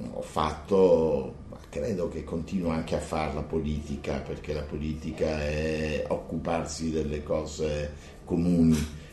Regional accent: Palermo, Sicily, Italy; moved away as an adult; now in Verona, Italy; Sono stato a Palermo fino al 69, sono... arrivato a Verona nel 70

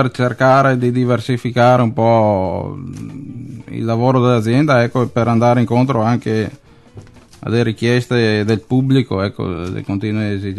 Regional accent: Legnago, Veneto, Italy; vengo da Legnago

